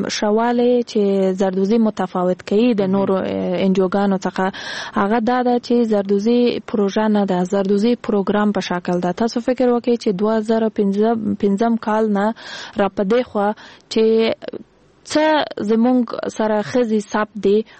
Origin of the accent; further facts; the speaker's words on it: Kandahar, Afghanistan; زه خپل د کندهار د ولایت یم